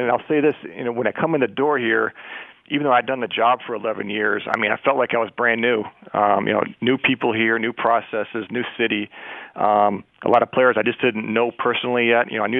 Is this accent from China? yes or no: no; Buffalo, New York, United States; I grew up in Buffalo, New York. I grew up a Bills fan, and we know what that fan base is like.